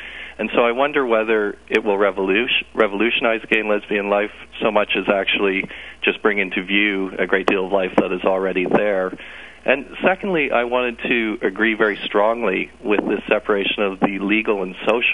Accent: Canada; I'm from Canada.

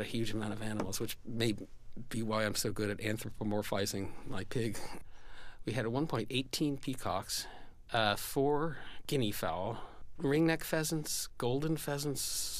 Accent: Tavern Island, Connecticut, United States; also born or lived in Richfield; No, I was born in Richfield, but I was actually moved from there when I was about 4. We moved to an island off the coast of Connecticut in Long Island Sound, which is half a mile offshore.

